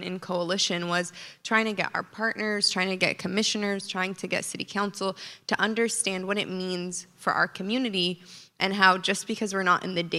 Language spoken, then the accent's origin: English; San Diego, California, United States; And I'm also from San Diego.